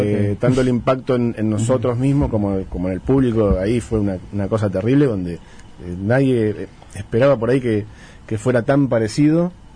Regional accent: Rosario, Santa Fe, Argentina; Nosotros somos de Rosario y nada que ver con ellos.

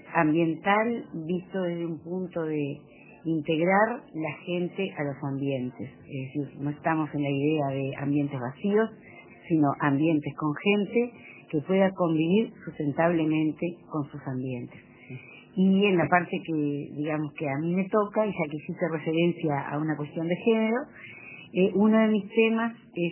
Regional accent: Montevideo, Uruguay; now in Castillos, Uruguay; nací en Maldonado, viví siempre en Montevideo, me vine para Castillos.

